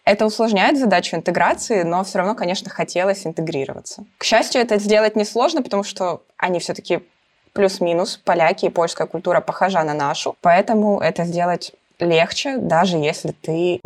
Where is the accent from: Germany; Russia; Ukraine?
Ukraine; moved away as an adult; now in Kraków, Poland; Да, я из Украины.